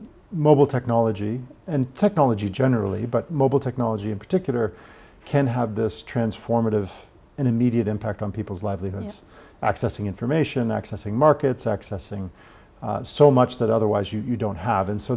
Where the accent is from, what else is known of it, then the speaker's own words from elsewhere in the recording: Canada; I grew up in Canada